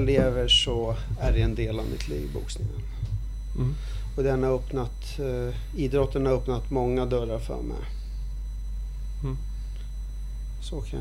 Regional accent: Stockholm, Stockholm County, Sweden; Mitt ursprung är från Palestina. Mm. Född och uppvuxen i Sverige.

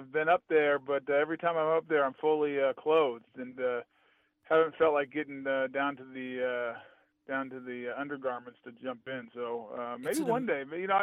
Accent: Colorado, United States; I'm going to say John Elway because he's my favorite ever growing up in Colorado and then getting to play with him in the Pro Bowl.

